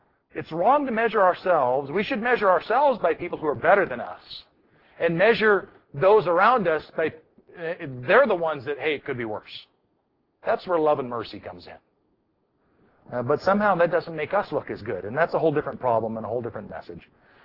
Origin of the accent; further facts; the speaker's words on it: Yuma, Arizona, United States; I grew up in Southern Arizona. I grew up in Yuma.